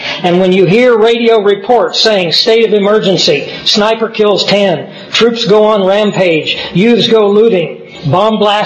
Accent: Scotland, United Kingdom; I mean, being a Scot, Alexander fit right in there.

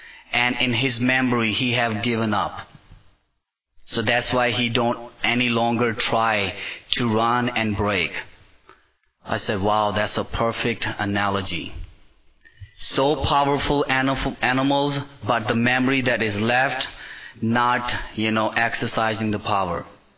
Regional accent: United States; So I said, that's why I'm American.

